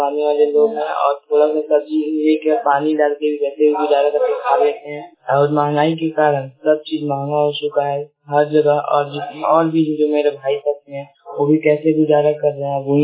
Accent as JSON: {"language": "Hindi", "town": "Siwan", "region": "Bihar", "country": "India", "said": "मैं सिवान बिहार से हूँ।"}